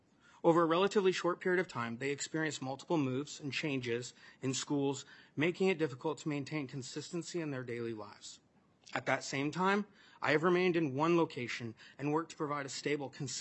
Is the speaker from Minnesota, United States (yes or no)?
yes; Woodbury, Minnesota, United States; I'm a father from Woodbury, Minnesota.